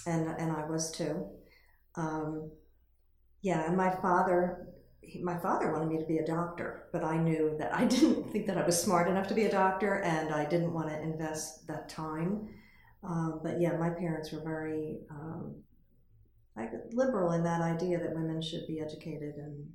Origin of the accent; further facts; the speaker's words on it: Glassboro, New Jersey, United States; growing up in Glassboro, I never felt like doors were closed to me because I was a woman.